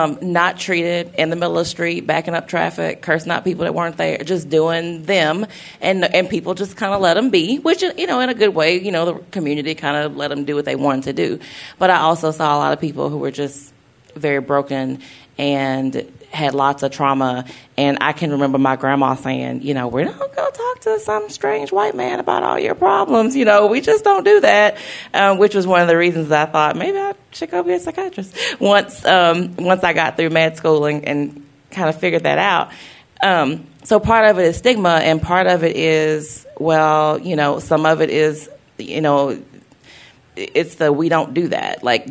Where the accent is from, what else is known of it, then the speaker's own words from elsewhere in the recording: Louisiana, United States; I didn't grow up here. I grew up in Louisiana, and I grew up in an area probably similar to North Tulsa